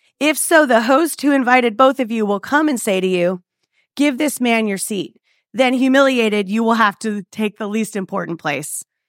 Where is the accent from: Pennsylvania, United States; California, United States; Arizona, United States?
California, United States; now in Nashville, United States; I'm from Southern California. My husband and I met in college, and he decided that it would be great to come to grad school here at Belmont University.